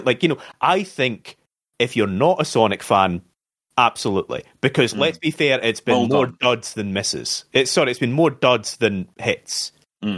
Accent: United Kingdom; No, I'm not. Sorry. I am British.

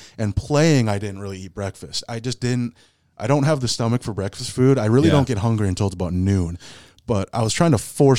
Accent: Lemoore, North Dakota, United States; I grew up in Lemoore, North Dakota, small town, played 9-man football basically my whole life.

